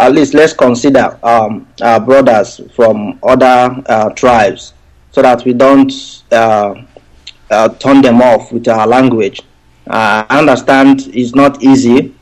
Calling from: Brisbane, Queensland, Australia; Calling from Brisbane.

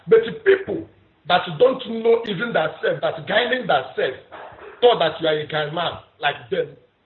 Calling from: Dakar, Senegal; I'm calling from Dakar, Senegal.

